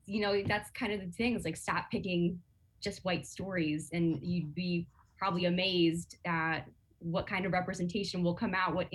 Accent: Syracuse, New York, United States; I grew up in Syracuse City School District. I know what it's like to not have access to theater and the arts and music.

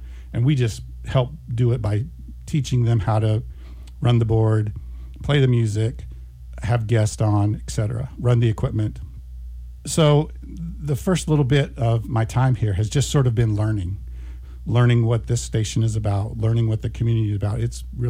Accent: Champaign, Illinois, United States; moved away as an adult; I'm born and raised in Champaign. I went to Champaign Centennial, went to Parkland College, got my degree there. And then I moved away. 40 years ago, I moved away

